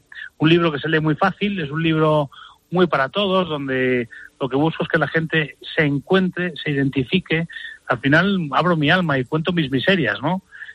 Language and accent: Spanish; Madrid, Community of Madrid, Spain; Yo soy de Madrid y estaba en Barcelona